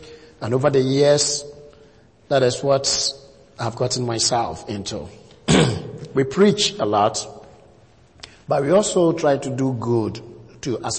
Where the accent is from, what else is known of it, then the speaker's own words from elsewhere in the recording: Ghana; English is a second language; I'm from Ghana, West Africa. I am 51, married with 7 kids.